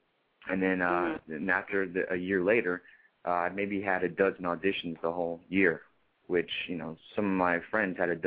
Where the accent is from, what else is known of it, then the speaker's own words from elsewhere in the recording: Austin, Texas, United States; born there; also born or lived in Fort Lauderdale, Florida / Augusta, Georgia; I was born in Austin, Texas. Then I moved to Fort Lauderdale, Florida. I was there for about 7 years.